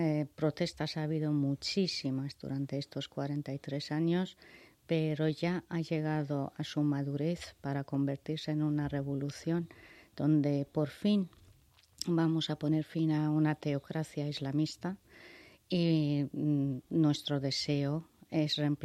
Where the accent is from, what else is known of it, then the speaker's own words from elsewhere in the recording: Iran; moved away; En mi caso salí de Irán en 1980.